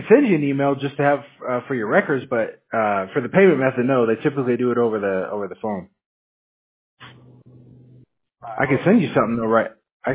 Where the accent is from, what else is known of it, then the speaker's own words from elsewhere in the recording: Washington, United States; I'm from Washington State, so I'm. That's all I remember from there: rain and snow, man.